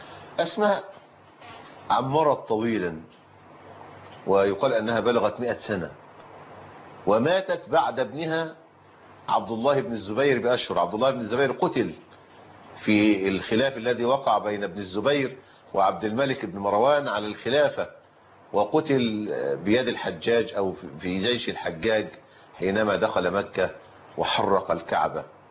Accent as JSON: {"language": "Arabic", "country": "Egypt", "said": "احنا عندنا في مصر، انا لا اعتقد ان الجزارين عندنا ينحرون الابل، لكنهم يذبحونها بالسكين."}